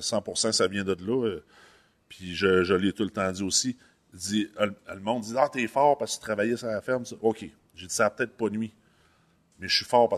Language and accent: French; Rimouski, Quebec, Canada; Moi, je viens du coin de Rimouski.